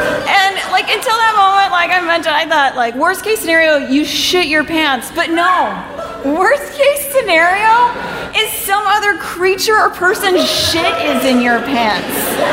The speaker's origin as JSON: {"language": "English", "town": "Houston", "region": "Texas", "country": "United States", "tie": "born or raised there", "lives_now": "Austin, United States", "said": "she hates coming to Austin, because we grew up in Houston, and most of the kids that we grew up with moved here"}